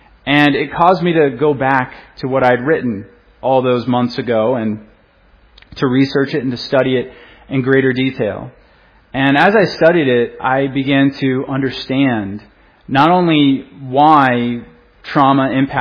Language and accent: English; Tucson, Arizona, United States; I'm from Tucson, Arizona, so it's really nice to be out here.